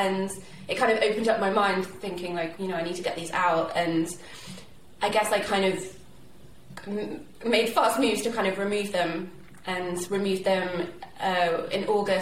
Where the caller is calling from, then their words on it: Marlow, South East England, United Kingdom; Hi, I'm joining from Marlow in Buckinghamshire in England. I live here with my daughter, who's nearly 4